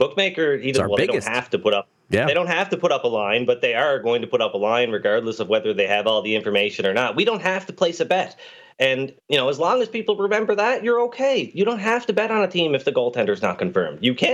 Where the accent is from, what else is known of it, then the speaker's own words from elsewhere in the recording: Canada; I come from Canada, and you probably tell by the accent